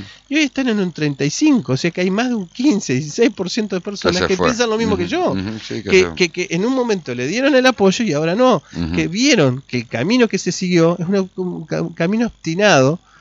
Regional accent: Concordia, Entre Ríos, Argentina; Yo soy de esta región, soy de Concordia.

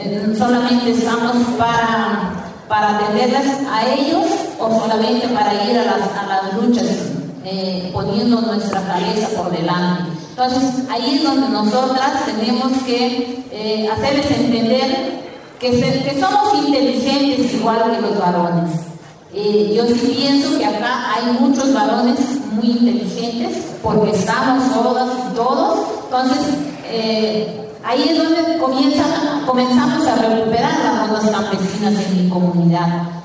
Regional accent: Bambamarca, Cajamarca, Peru; saliendo de mi país, que es Perú, del departamento de Cajamarca, provincia de Huancayo, Bamba Marca.

